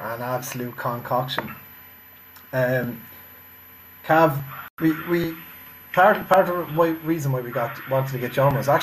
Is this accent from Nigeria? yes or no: no; Cork, Munster, Ireland; the GA club that I played with growing up in Cork had the pub there is open every night.